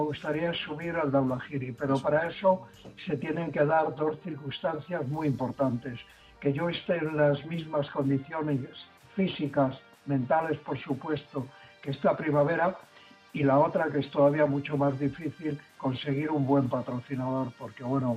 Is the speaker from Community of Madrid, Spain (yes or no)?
yes; Moralzarzal, Community of Madrid, Spain; ya he hecho 3 subidas aquí a mi montecillo de mi pueblo, de Moralzarzal, al telégrafo